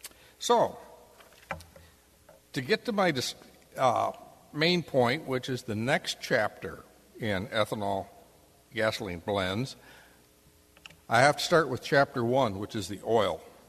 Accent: Cleveland, Ohio, United States; the Cuyahoga River, for one, in my hometown of Cleveland.

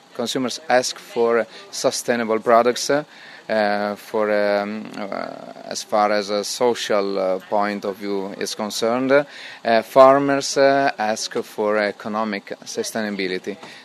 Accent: Emilia-Romagna, Italy; English is a second language; I'm from Italy, as you can hear from my pronunciation. I live 60 kilometers from the Adriatic Sea, and it's Emilia-Romagna region.

